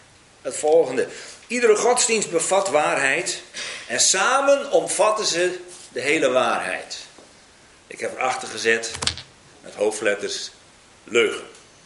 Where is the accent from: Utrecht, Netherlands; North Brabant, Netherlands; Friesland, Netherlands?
Friesland, Netherlands; Ik kom uit Friesland.